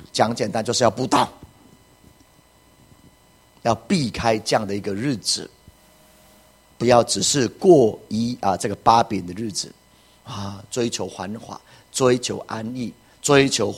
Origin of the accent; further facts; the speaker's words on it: Taichung, Taiwan; 我们台中人就比台南人更加圣洁吗？